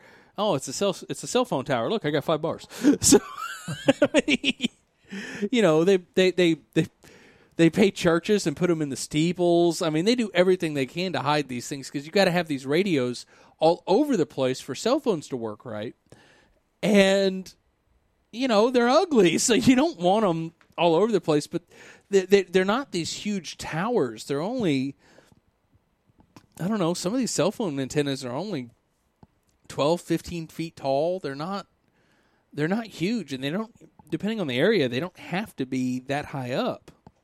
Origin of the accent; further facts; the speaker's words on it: the South, United States; I'm also from the South, so, you know, just justifying if I'm mispronouncing names.